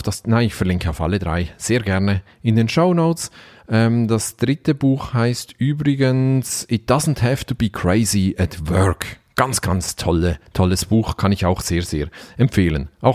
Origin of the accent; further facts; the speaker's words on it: Switzerland; Sogar ich als Schweizer kenne das deutsche Sprichwort